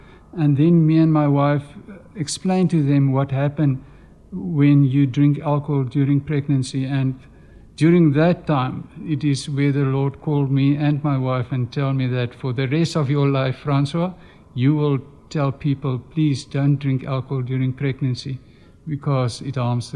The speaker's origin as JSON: {"language": "English", "town": "Franschhoek", "region": "Western Cape", "country": "South Africa", "tie": "born or raised there", "also_born_or_lived": "Alberton", "said": "myself in Franschhoek. Although I have been born in Alberton, but my mother and father, they brought me down in a little shoebox. So I grew up in Franschhoek on a farm."}